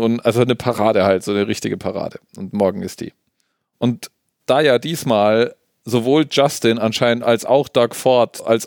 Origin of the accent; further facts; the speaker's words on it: Germany; Und dann ist es natürlich so, wir als Deutsche finden es angenehm.